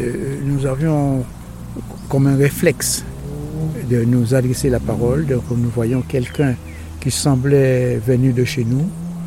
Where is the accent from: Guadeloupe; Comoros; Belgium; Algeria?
Guadeloupe; also born or lived in Saint-Martin; Mon père vient de Saint-Martin, ma mère vient de la Dominique. Je suis né en Guadeloupe, ce qui fait de moi un vrai caribéen.